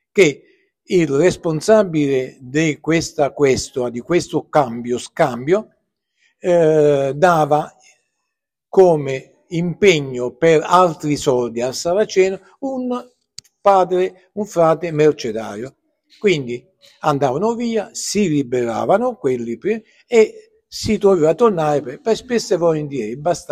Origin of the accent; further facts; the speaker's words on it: Naples, Campania, Italy; now in Cagliari, Italy; anche se io sono napoletano, però sono qui da 52 anni